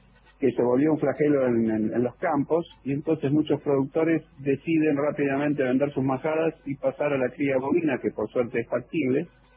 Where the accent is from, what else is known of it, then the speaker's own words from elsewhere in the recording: Punta Alta, Buenos Aires Province, Argentina; born there; also born or lived in Patagonia; yo soy nacido en Punta Alta, cerquita de Bahía Blanca, provincia de Buenos Aires, y bueno, luego de andar por Patagonia en función de la profesión de mi padre